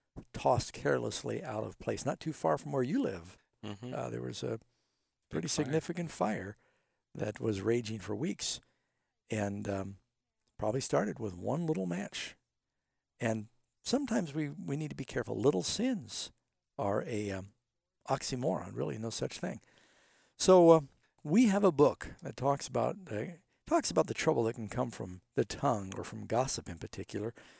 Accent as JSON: {"language": "English", "town": "New York City", "region": "New York", "country": "United States", "tie": "born or raised there", "said": "Yeah, well, I grew up largely in New York City"}